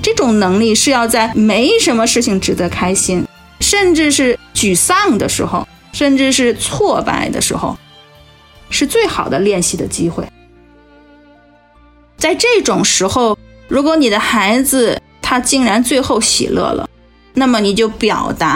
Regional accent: China; 那我们中国人这个圣经上把它翻译成节制

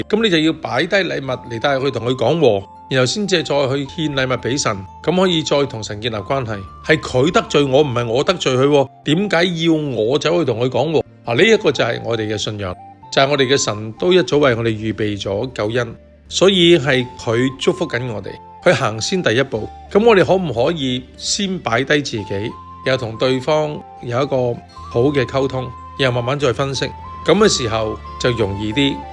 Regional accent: Guangdong, China; accent: Cantonese; 我们广东话说

